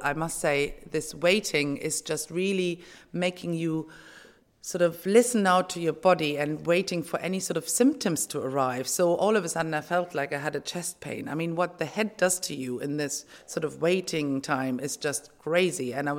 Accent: Germany; also born or lived in United Kingdom; I'm 48 years of age and I'm originally from Germany, but I lived in the UK for over 20 years.

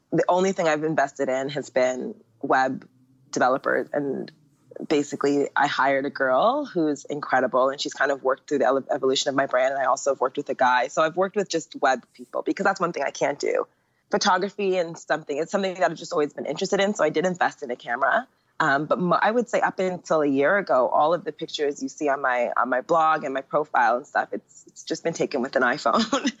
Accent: Jamaica; moved away as an adult; now in Asia; as a Jamaican girl, like I never turn away money.

